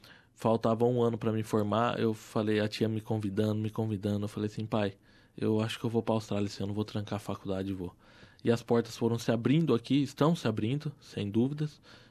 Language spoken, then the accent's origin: Portuguese; Marília, São Paulo, Brazil; sou do interior de São Paulo, sou de Marília, e fui criado nesse meio.